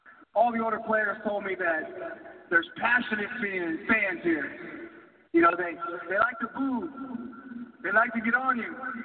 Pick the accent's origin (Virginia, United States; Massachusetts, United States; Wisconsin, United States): Virginia, United States; now in New York, United States; A 21-year-old kid from Virginia, welcome as a New Yorker.